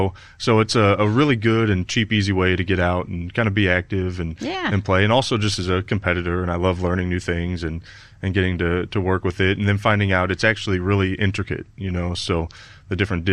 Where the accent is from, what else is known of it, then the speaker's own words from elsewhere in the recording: St. Louis, Missouri, United States; now in Hannibal, United States; We're from South St. Louis and always knew that we would go back there as soon as we finished up